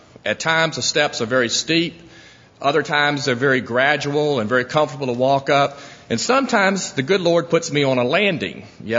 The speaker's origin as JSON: {"language": "English", "town": "Richmond", "region": "Virginia", "country": "United States", "tie": "born or raised there", "said": "I grew up in Richmond, Virginia. Mother and father were very strong Christians, grew up in the church."}